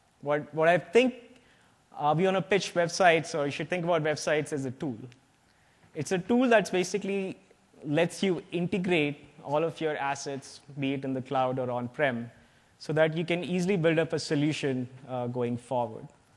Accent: India; English is a second language; And I do have a partially funny accent because I'm not a native English speaker. Like, I'm from India.

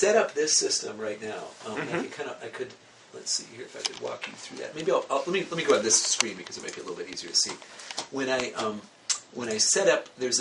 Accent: Wisconsin, United States; I grew up in Wisconsin, but my parents lived in Michigan

